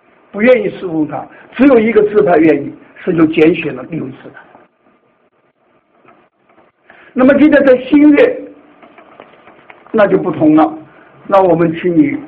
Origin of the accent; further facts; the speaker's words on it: China; 我是从大陆来的嘛